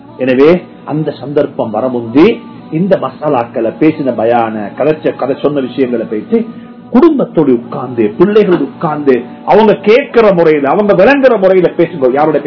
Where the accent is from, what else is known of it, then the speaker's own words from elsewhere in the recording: Wattala, Western Province, Sri Lanka; நான் வத்தலையை சேர்ந்தவர், எங்க ஊர் கொழும்புல வத்தலை, நான் ஒரு கிறிஸ்டியன், நான் பௌத்தனாக இருந்து கிறிஸ்டியனுக்கு மாறினவன்